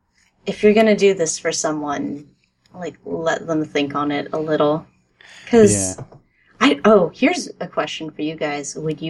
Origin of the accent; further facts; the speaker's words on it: California, United States; I grew up in the Bay Area, and my parents never, ever took me to the mountains.